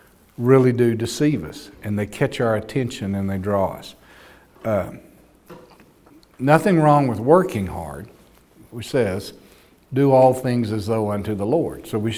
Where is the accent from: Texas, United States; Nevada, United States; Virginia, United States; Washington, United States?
Texas, United States; You know, someone would say, where are y'all from? Everybody else would say, the States. Everybody in my family, without fail, Texas.